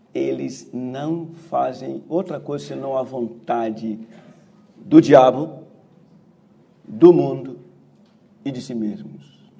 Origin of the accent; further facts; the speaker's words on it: Brazil; born there; Eu sei que eu nasci no Brasil, mas nós nos parecemos muito.